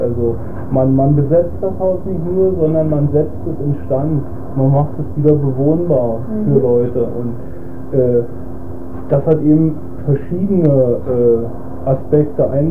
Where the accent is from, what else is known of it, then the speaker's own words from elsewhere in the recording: Berlin, Germany; Ich bin aus Berlin und habe früher in Ost-Berlin gewohnt und wohne jetzt in West-Berlin.